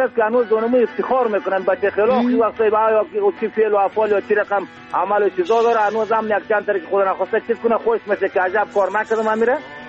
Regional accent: Bamyan, Afghanistan; ما مردم خود اطراف هستیم، در شار نیستیم، ولایت ما بامیان و لسوالی کامر سید.

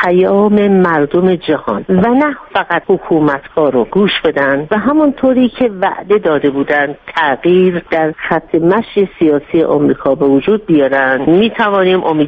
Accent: Iran; من چون ایرانی هستم میخوام گریزی بزنم به کشور خودمون.

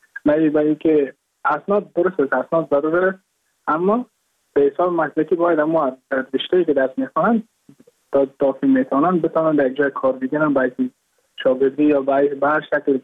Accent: Mazar-i-Sharif, Balkh, Afghanistan; now in Goa, India

